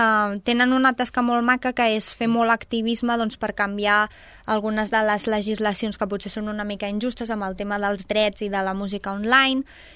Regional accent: Sabadell, Catalonia, Spain; per mi, que sóc de Sabadell

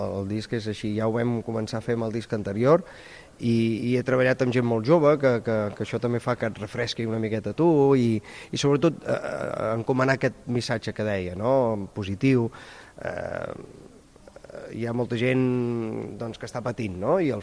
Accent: Sabadell, Catalonia, Spain; per mi, jo crec que és, com a sabadellenc, per mi és molt important

